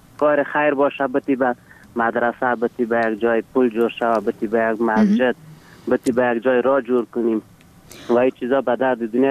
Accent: Ghorband, Parwan, Afghanistan; افغان هستیم از غربند.

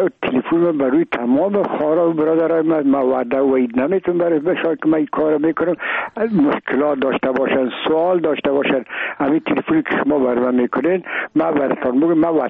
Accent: Afghanistan; من و بسیاریشان در این افغانستان تولد نشدن، در یک ممول کشور دیگه بودن و میگم ما افغان هستیم

